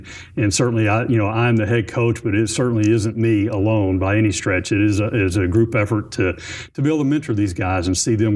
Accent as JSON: {"language": "English", "town": "Magnolia", "region": "Arkansas", "country": "United States", "tie": "born or raised there", "also_born_or_lived": "Louisiana", "said": "I was born in Arkansas and really kind of bounced back and forth. It's kind of funny. People in Texas think I'm from Arkansas and people from Arkansas think I'm from Texas."}